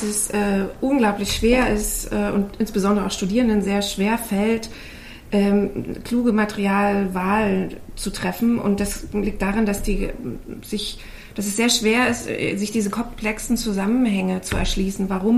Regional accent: Lusatia, Germany; Ich komme eben aus der Lausitz. Das ist eine Braunkohle-Region, die jetzt auch vor einem ganz großen Wandel steht.

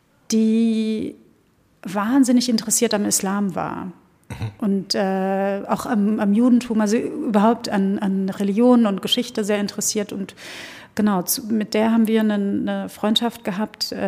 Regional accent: Rhineland-Palatinate, Germany; Das war natürlich zu meiner Zeit, zu der ich aufgewachsen bin in der Pfalz, nicht so.

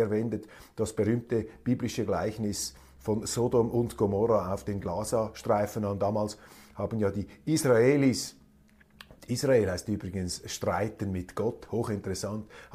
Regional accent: Switzerland; Ich wage mich da als Schweizer nicht in diese Bewertungskriterien hinein.

